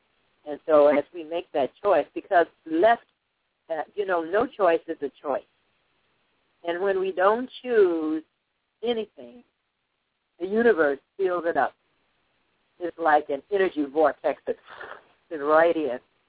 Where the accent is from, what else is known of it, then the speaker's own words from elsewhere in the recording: Indianapolis, Indiana, United States; I'm from Indianapolis, Indiana. That's where I was born and reared.